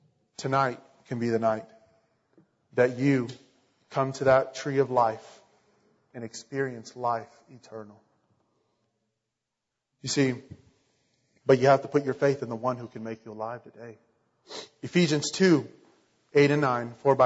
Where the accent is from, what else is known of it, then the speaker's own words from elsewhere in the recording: Grand Prairie, Texas, United States; I grew up and I started growing up in Trinity Baptist Church in Grand Prairie, Texas.